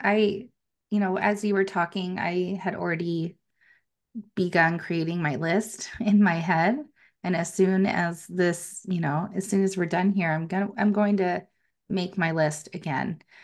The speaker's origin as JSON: {"language": "English", "town": "San Diego", "region": "California", "country": "United States", "said": "I came from San Diego. I think $5 was when I was a child."}